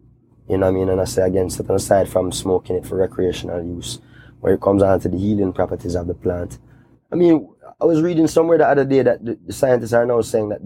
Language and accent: English; Kingston, Jamaica; I grew up in Kingston, which is not necessarily that where you may want to spend a vacation